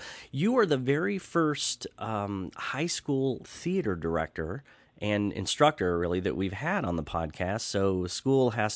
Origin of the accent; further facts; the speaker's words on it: Texas, United States; Yeah, I grew up in Texas. I was part of it 32 years ago, and it seems like that it's still the king out there in Texas.